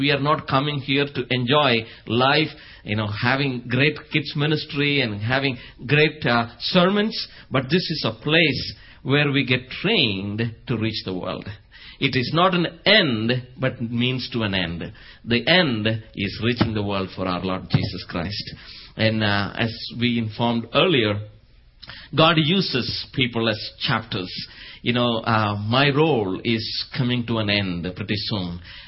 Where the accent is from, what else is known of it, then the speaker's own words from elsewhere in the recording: India; moved away; When I came from India here, everyone was saying cool, and I was thinking, what is this?